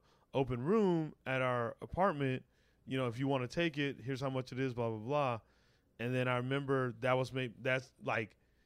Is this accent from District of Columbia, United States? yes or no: no; Arizona, United States